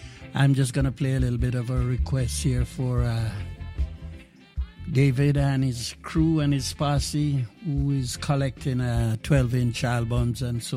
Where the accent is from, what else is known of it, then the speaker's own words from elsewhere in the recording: Jamaica; And in the days of growing up in Jamaica, of course, any movies that came to Jamaica, this is how I ended up